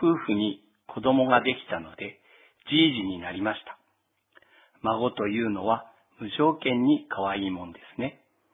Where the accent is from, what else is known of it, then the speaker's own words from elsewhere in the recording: Hokkaido, Japan; 私は胆振の東町出身です。